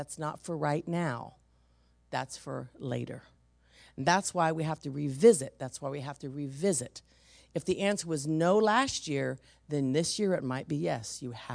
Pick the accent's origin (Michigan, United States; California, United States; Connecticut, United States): California, United States; San Francisco; It took me 15 years to say I was from the valley. I was always from San Francisco.